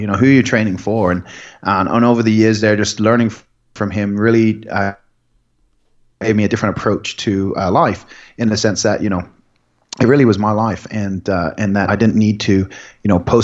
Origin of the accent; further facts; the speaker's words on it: Southampton, South East England, United Kingdom; I grew up in Southampton, England. Okay. And it's the very south, and right across from France.